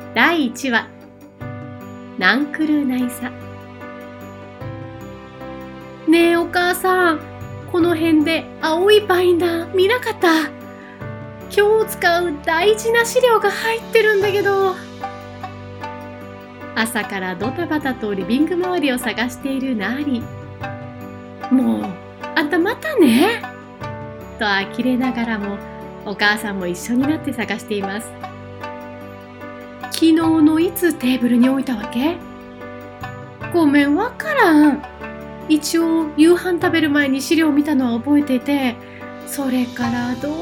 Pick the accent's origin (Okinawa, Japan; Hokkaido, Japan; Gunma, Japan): Okinawa, Japan; 沖縄生まれで沖縄育ちのラジオパーソナリティ、